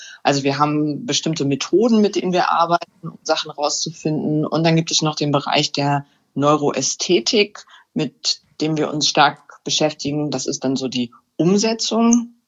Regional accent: Hänigsen, Lower Saxony, Germany; now in Burgdorf, Germany; Ich komme ursprünglich aus Henigsen und Burgdorf war ja fast schon immer die große Stadt für mich da.

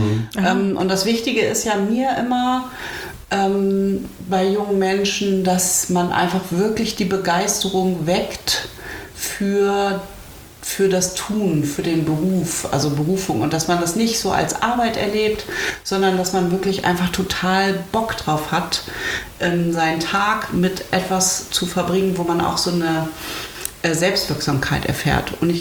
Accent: Uelzen, Lower Saxony, Germany; Nee, Uelzen ist da, wo ich herkomme, ursprünglich.

